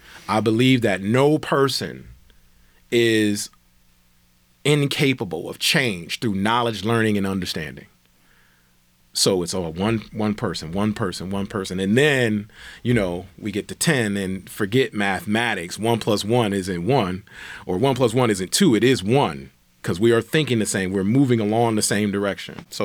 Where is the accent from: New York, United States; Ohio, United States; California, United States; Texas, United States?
New York, United States; Buffalo; So I was born in Buffalo. I lived in the university part of the east side, Kensington Bailey area.